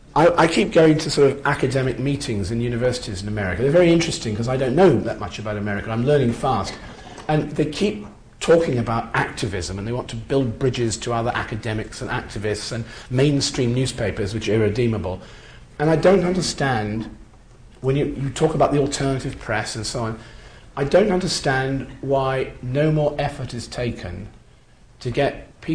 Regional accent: United Kingdom; As a Brit in Europe, or as a European as I begin to think of myself

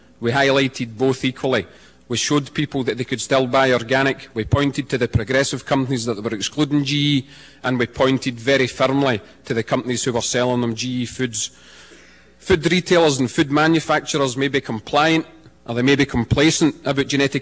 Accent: Scotland, United Kingdom; I'll just repeat that I'm from Scotland.

